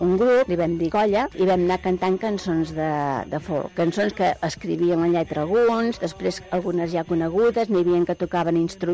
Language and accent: Catalan; Sarrià, Catalonia, Spain; born there; nascuda a Sarrià i tinc 64 anys.